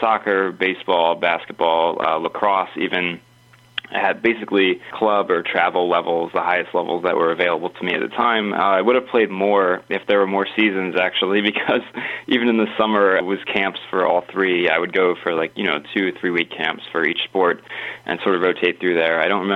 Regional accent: East Coast, United States; also born or lived in South; I grew up on the East Coast, but I've moved around quite a bit. I think I've lived in, I've actually lost count, but I believe it's like five, maybe six states

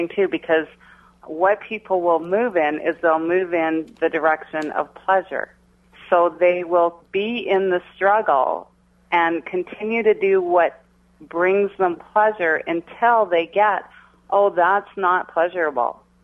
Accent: Jasper, Alberta, Canada; I grew up in Jasper, Alberta, up in the Rocky Mountains, and I've traveled and lived different places

